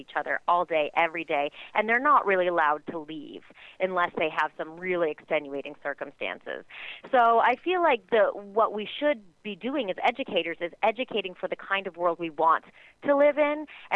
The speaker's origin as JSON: {"language": "English", "town": "San Francisco", "region": "California", "country": "United States", "tie": "born there", "also_born_or_lived": "New York", "said": "Well, I was born in San Francisco, but my dad was military, so I taught in New York for a couple of years."}